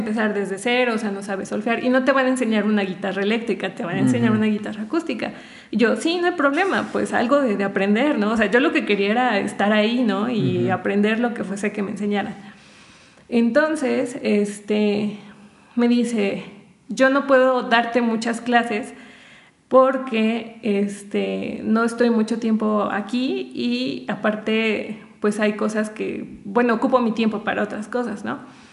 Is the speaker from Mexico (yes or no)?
yes; Zacapoaxtla, Puebla, Mexico; en mi pueblo, de donde yo soy de Zacapoaxtla